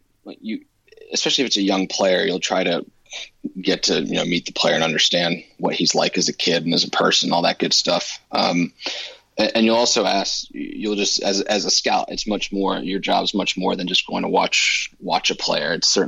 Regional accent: United States; moved away; I came from the United States, and for me, adjusting, like, it took me a solid year to adjust.

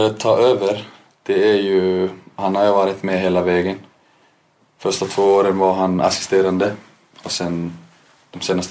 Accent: Iceland; som islänning så är det klart jag tycker att det är okej med det här spelet.

